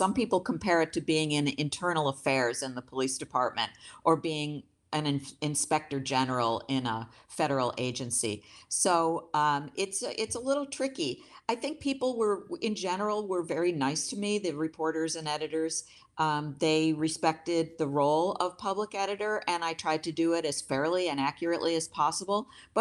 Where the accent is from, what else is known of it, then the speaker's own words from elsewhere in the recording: Buffalo, New York, United States; Well, I was very excited to be in my hometown daily paper. At that time, there were two dailies in Buffalo, the Courier Express, and it was then called the Buffalo Evening News.